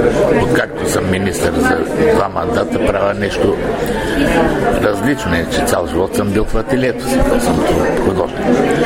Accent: Kardzhali Province, Bulgaria; Аз идвам от Кърджалийско, едно сиропиталище.

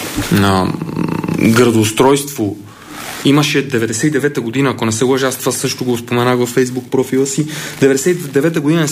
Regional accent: Sofia, Sofia City, Bulgaria; moved away; Прекарал съм така доста голяма част от живота си в центъра на София. Роден съм в София. Може би по-голямата част от живота си не съм живял в България и София

